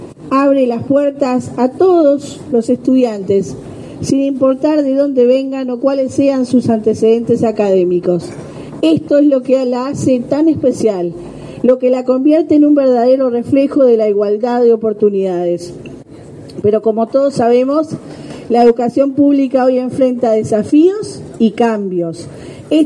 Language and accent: Spanish; Uruguay; reivindico esos valores como uruguayos, por supuesto, que también en la localidad de Dolores